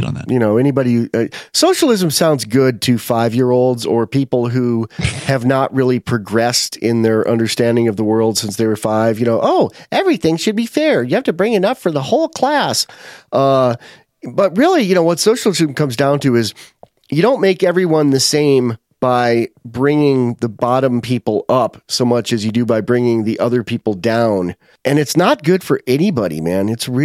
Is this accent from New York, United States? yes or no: yes; New York, United States; I'm a New Yorker, if we're going to go that way. And although the interesting thing is, I was conceived in New Jersey, which is kind of weird.